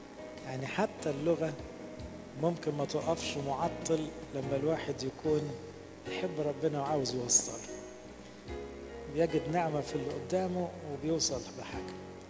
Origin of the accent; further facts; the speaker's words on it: Egypt; المطار دلوقتي عندنا في مصر صلوا لنا